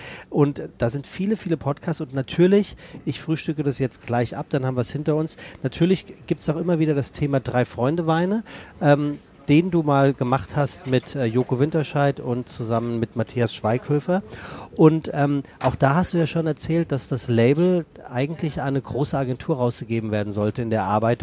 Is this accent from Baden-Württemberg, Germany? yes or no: no; Hesse, Germany; now in Hamburg, Germany; weil dein rein hessischer Dialekt erinnert mich natürlich an meine Heimat, gell?